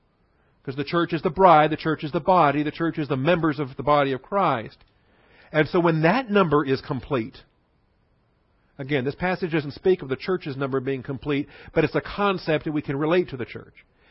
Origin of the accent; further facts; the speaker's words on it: Washington, United States; You know, I was a kid when Mount St. Helens exploded. I grew up in Washington State